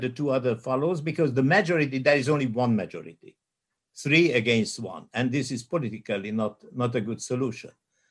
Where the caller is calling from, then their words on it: Budapest, Hungary; English is a second language; I'm speaking from Budapest, a few kilometers distance from the place where the Visegrad Declaration was signed 30 years ago